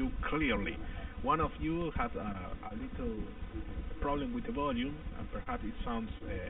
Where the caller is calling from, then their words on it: Argentina; I'm calling from Argentina.